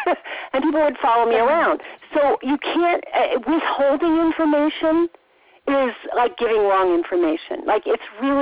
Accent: New York, United States; because I'm from New York and I'm Italian and all that kind of stuff.

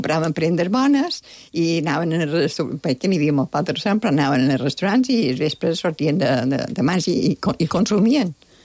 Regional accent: Manacor, Balearic Islands, Spain; Jo som de Manacor

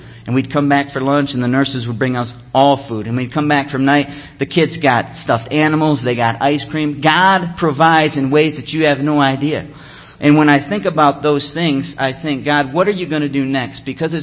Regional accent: Ohio, United States; now in Florida, United States; back home, everybody was calling us because we moved from Ohio to Florida, and everybody from Ohio was calling us saying, you guys are crazy

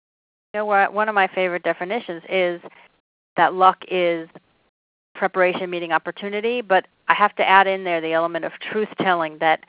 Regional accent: New York City, New York, United States; And I'm from the New York City area

